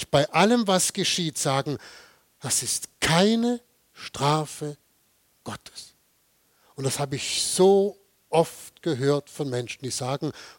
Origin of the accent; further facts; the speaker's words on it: Biberach, Baden-Württemberg, Germany; Ich komme aus Biberach und an Heiligabend, da gibt es in Biberach immer ein ganz besonderes Event.